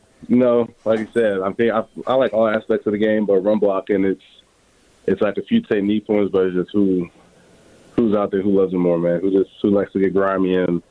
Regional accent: Germany; also born or lived in Newport News, United States; When I was born in Virginia, Newport News. But we moved straight back after I was born, so I grew up over there. Just normal in a normal apartment in a German neighborhood

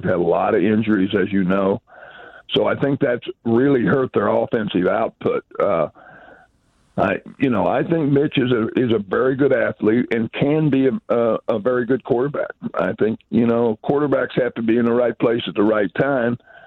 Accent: El Dorado, Kansas, United States; also born or lived in Manhattan; I was born in Manhattan. I grew up in El Dorado.

